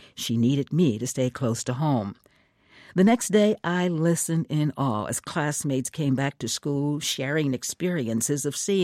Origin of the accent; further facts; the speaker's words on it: Little Rock, Arkansas, United States; Just 7 weeks after President Kennedy visited my hometown of Little Rock, Arkansas, came the horrific news.